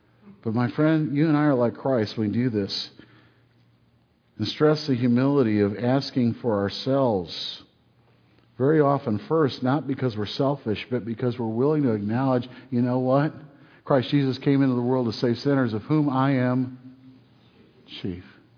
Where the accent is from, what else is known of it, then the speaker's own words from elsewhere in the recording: Detroit, Michigan, United States; Now, I grew up in Detroit. Okay, one of the things about most people who grew up in Detroit is we're almost all car people.